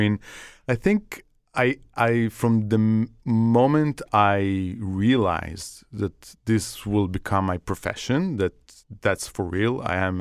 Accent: Beersheba, Southern District, Israel; I was growing up in Be'er Sheva. That's not a huge town in Israel. It's quite in the southern part of Israel. It's a province. It's not Tel Aviv or Jerusalem.

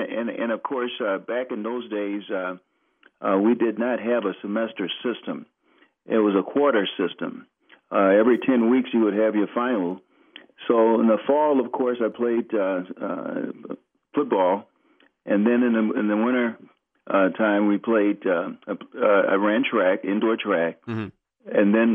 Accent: La Porte, Texas, United States; And of course, I came from the Houston, Texas area. Bubba was from Beaumont, Texas, and I was from La Porte, Texas.

